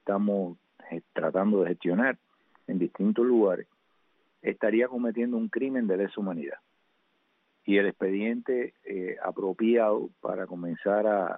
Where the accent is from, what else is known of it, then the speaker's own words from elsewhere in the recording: Cuba; más allá de que somos cubanos, más allá de que es nuestra patria, más allá de que es nuestro pueblo